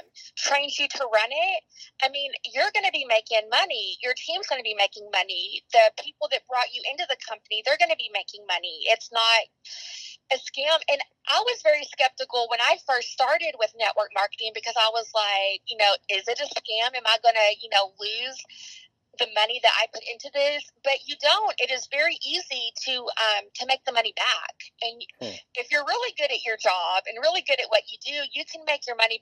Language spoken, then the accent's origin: English; Tyler, Texas, United States; now in Dallas, United States; Okay, I'm born and raised from Texas. I grew up in Tyler, Texas, and went to school in White House.